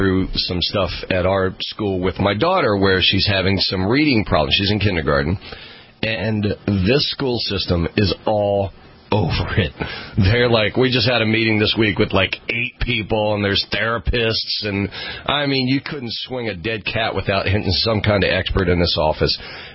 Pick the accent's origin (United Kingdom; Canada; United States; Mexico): United States; California; So I can't move back to my home state, which bothers me greatly.